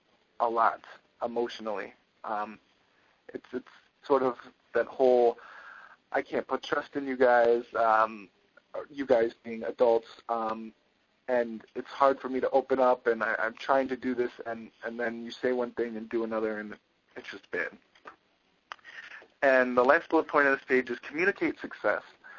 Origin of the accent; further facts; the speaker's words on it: Michigan, United States; Michigan recommendations. This is what I was talking about being involved back in my home state.